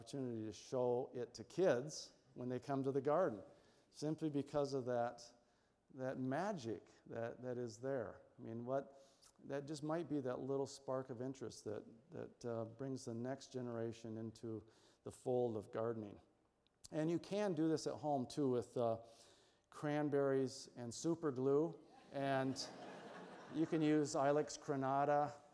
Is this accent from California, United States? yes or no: no; Michigan, United States; I grew up in Michigan with Aristolochia grandiflora, which is, you know, the Dutchman's pipe vine